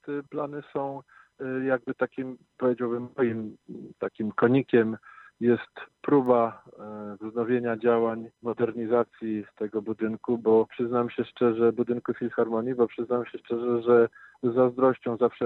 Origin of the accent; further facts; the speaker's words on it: Słupsk, Pomeranian Voivodeship, Poland; ja jestem Słupczaninem z urodzenia. Jestem dość, przyznam się szczerze, mocno związany ze Słupskiem. Choćby przez sam fakt, no, że jest to moje rodzinne miasto. Tam ukończyłem średnią szkołę muzyczną i też znakomity ogólniak.